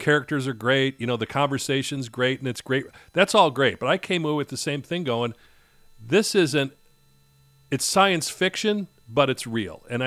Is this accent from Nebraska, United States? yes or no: no; Chicago, Illinois, United States; born or raised there